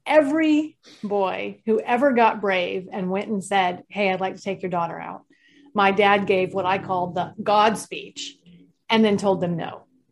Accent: California, United States; We went back. I grew up in California. We went back to California and he lived in North Carolina.

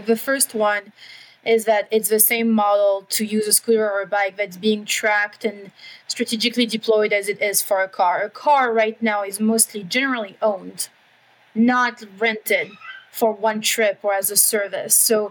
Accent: Paris, Île-de-France, France; also born or lived in New York; I grew up in Paris and then I was in New York.

